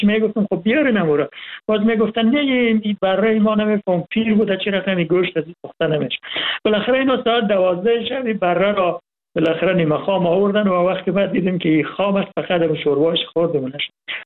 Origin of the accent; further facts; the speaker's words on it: Hazarajat, Afghanistan; من از هزارجات هستم